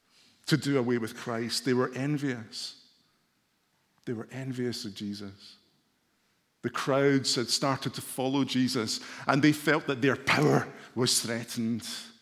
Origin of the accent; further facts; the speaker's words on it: Glasgow, Scotland, United Kingdom; I was brought up in Glasgow in a church where I had aunties and uncles and cousins.